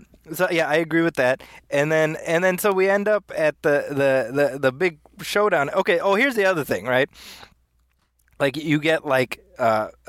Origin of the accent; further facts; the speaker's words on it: Chicago, Illinois, United States; So definitely, as I'm sitting there, as a Chicagoan, just like you, Brian.